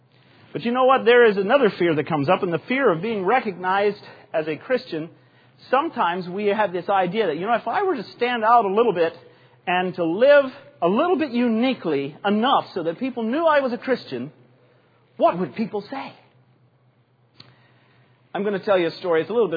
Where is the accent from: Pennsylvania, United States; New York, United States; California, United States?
Pennsylvania, United States; And I said, no, actually, I'm from Lebanon County.